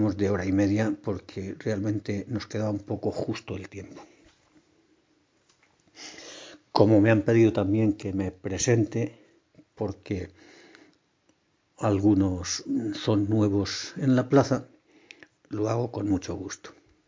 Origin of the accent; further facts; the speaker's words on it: Spain; porque somos españoles y eso viste mucho